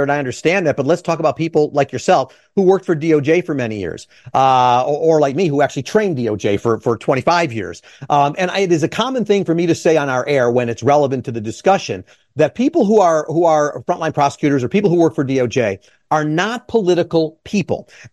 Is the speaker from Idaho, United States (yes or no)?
no; Skokie, Illinois, United States; I grew up in Skokie. I went to school with his sister.